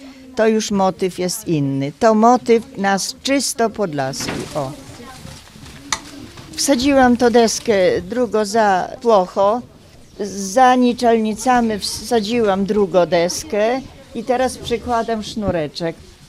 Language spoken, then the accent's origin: Polish; Nowy Holeszów, Lublin Voivodeship, Poland; Przyjechałam z Nowego Choleszowa. To jest powiat włodawski.